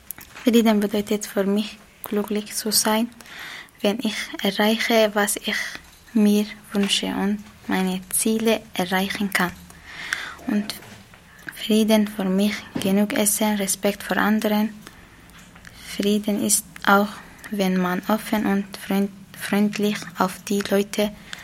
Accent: Somalia; German is a second language; ich komme aus Somalia und ich bin 16 Jahre alt.

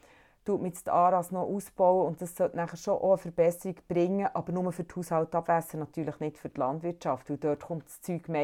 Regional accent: Switzerland; Ja, wie ist es bei uns in der Schweiz? Da haben wir eigentlich ganz andere Probleme. Bei uns in der Schweiz haben wir ja nicht das Problem, dass wir viele Mikroorganismen im Wasser haben.

